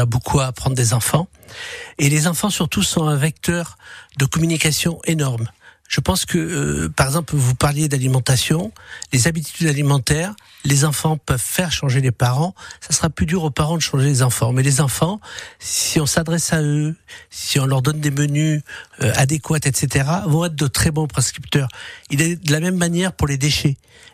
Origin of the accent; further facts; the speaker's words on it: Mondragon, Provence-Alpes-Côte d'Azur, France; Oui, je suis originaire de Mondragon et même né à Mondragon alors qu'il n'y avait pas de maternité. Donc je suis un Vauclusien pure souche.